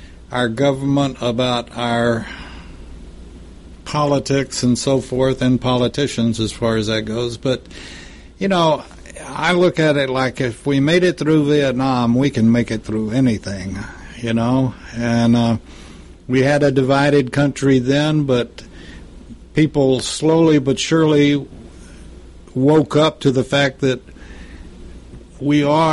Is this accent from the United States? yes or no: yes; United States; I am an American.